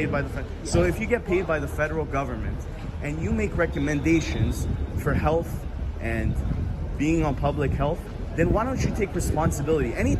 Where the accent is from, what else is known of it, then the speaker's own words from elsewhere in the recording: Toronto, Ontario, Canada; I'm excited. I'm from Toronto.